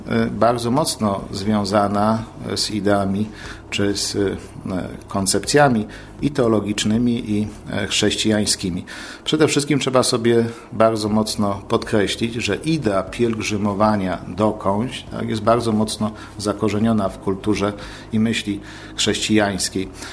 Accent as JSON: {"language": "Polish", "region": "Opole Voivodeship", "country": "Poland", "said": "Ja akurat pochodzę z diecezji opolskiej"}